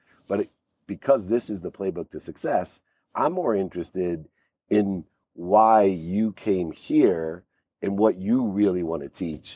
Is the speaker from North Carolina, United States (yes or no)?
no; San Diego, California, United States; also born or lived in New Orleans; a hero to so many from my hometown of San Diego, my second hometown of New Orleans.